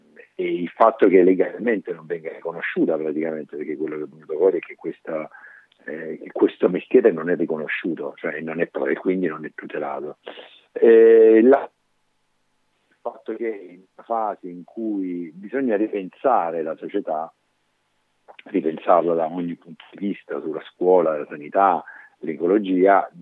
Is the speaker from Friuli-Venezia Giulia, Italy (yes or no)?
no; Apulia, Italy; io sono salentino come lui